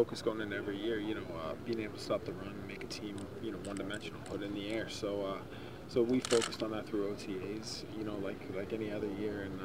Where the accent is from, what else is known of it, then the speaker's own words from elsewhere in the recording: Philadelphia, Pennsylvania, United States; I'm from Philly too, so I mean, I've seen it from every single angle now. Not real well liked back home